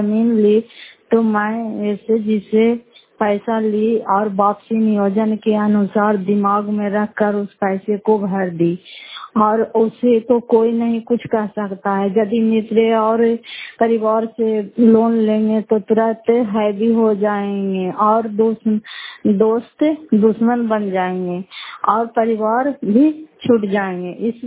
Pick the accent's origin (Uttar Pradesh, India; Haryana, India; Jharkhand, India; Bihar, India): Bihar, India; Fatehpur; घर फतेहपुर, पंचायत मकरौता, जिला नालंदा, कराचकरा ब्लॉक की निवासी हूँ।